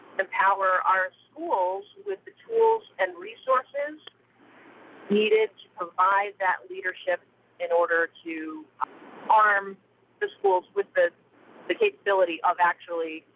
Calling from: Albany, New York, United States; I'm calling from Albany, New York

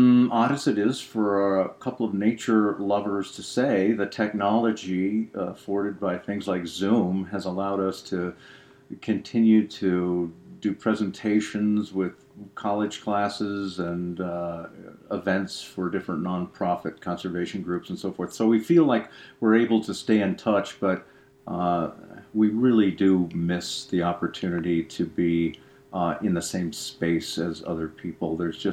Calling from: Bozeman, Montana, United States; Well, we are calling from Bozeman, Montana

